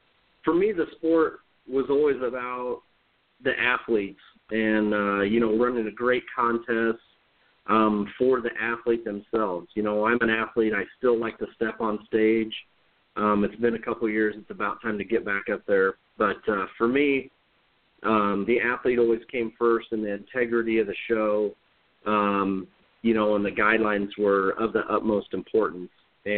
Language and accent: English; Missouri, United States; now in Iowa, United States; from the Midwest here, originally in Missouri. I now reside in Iowa